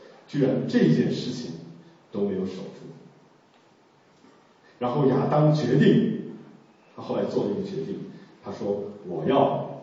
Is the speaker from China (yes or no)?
no; Taiwan; 那个我是从台湾来的，那在台湾在30多年以前早期哈